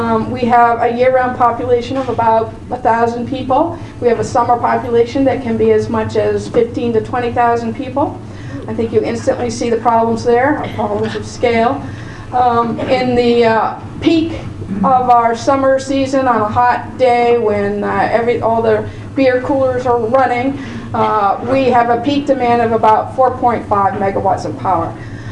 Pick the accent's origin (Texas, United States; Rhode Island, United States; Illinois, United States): Rhode Island, United States; Block Island; the island is Block Island, and that's my hometown.